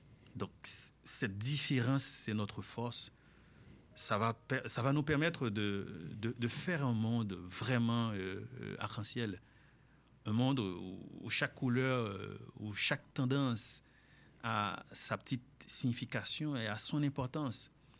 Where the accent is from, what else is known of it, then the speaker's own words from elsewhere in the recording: Haiti; Tu sais, moi-même, je suis haïtien.